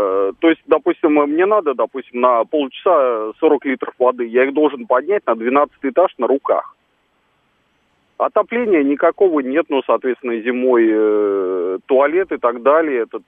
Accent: Moscow, Russia; я москвич.

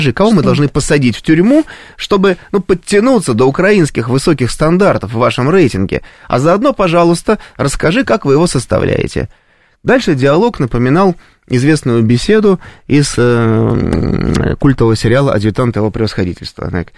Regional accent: Russia; я журналист из России

